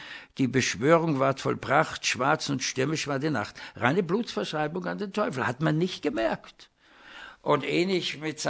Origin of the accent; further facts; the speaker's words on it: Austria; Und ich war im Taufstein evangelisch, allerdings im katholischen Erziehungssystem. Bin aufgewachsen in der Nähe von Wien und da war ja alles nur katholisch.